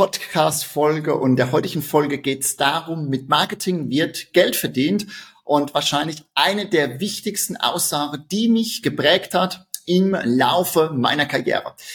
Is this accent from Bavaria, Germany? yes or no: no; Rhineland-Palatinate, Germany; accent: Palatinate; Wie du unschwer meinen Dialekt hörst, bin ich Pfälzer und das ist auch gut so.